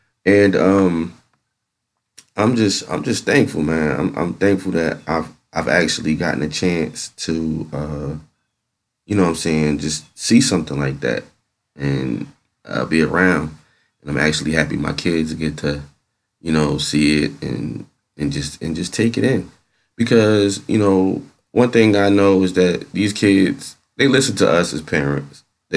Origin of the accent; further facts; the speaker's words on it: East Orange, New Jersey, United States; and I'm from East Orange, New Jersey, so it's not too far, right in the same area.